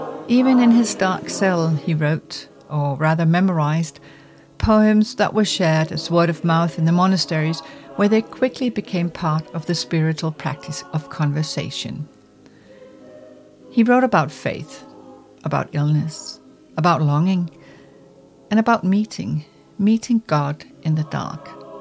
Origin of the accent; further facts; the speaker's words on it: Denmark; English is a second language; I am a journalist from Denmark